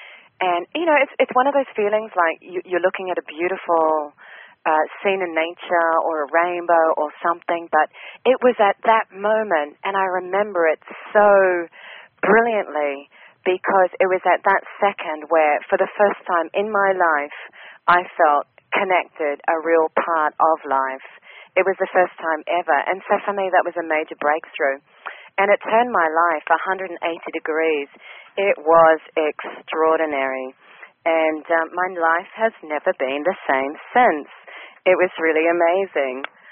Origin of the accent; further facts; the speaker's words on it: New Zealand; I'm from New Zealand.